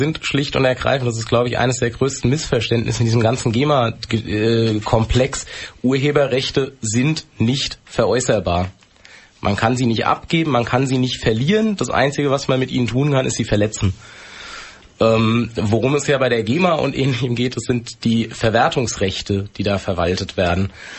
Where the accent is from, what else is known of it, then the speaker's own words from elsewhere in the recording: Hanau, Hesse, Germany; Also die Band ist ja mittlerweile, also in Hanau, in meiner Heimat irgendwie gegründet